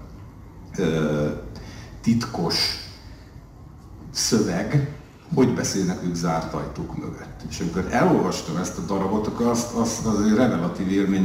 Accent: Vojvodina, Serbia; born there; mivel én vajdasági születésű vagyok

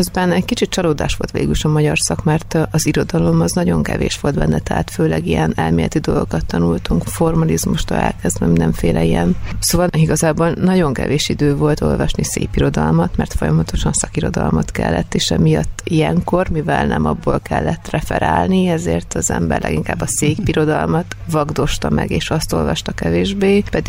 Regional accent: Székesfehérvár, Fejér, Hungary; Székesfehérváron csak születtem, ott nincsen színházi múltam.

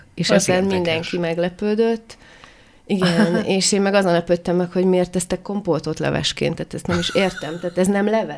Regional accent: Târgu Mureș, Mureș County, Romania; a szüleim kalotaszegiek, meg hát nyilván nagyszüleim, és ők viszont Vásárhelyen éltek, amikor már felnőtt korukat ott töltötték, úgyhogy én is ott iskolázottam.

